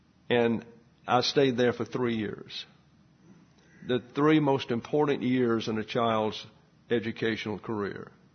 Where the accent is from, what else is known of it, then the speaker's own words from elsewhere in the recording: Troy, Alabama, United States; born there; I was born in Troy, Alabama.